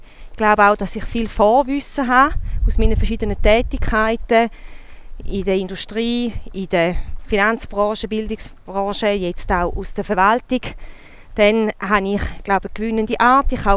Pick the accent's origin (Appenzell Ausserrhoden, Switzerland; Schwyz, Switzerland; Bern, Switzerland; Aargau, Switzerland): Appenzell Ausserrhoden, Switzerland; Ja, ich bin im Appenzellerland aufgewachsen, seit ich 8 bin. Ich habe in Geiss meine Schule absolviert, bin nachher auf die Trogene Kante.